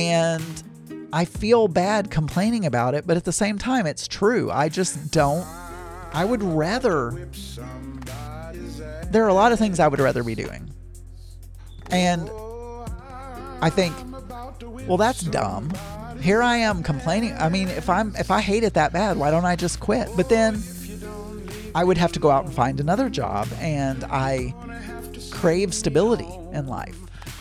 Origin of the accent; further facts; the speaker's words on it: the South, United States; accent: Southern; Now, I know for those of you who are not Southern, my accent probably sounds very Southern. I hear myself all the time. I don't really know. I grew up in the South, but I assume.